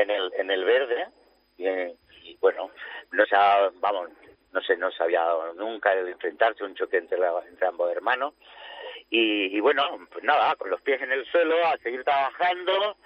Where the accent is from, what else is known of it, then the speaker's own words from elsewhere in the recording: Granada, Andalusia, Spain; Nosotros somos de Granada.